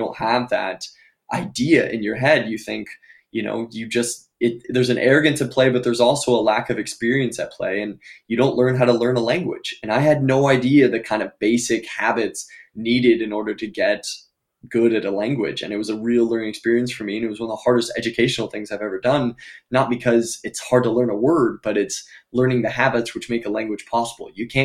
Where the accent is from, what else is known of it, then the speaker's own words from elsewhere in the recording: California, United States; I'm from California. I don't think I mentioned that earlier, but the middle school I went to is 98% Latino.